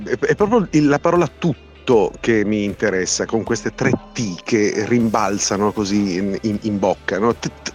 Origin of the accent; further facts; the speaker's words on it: Turin, Piedmont, Italy; Io, essendo torinese d'origine, vedo un po' di torinesità.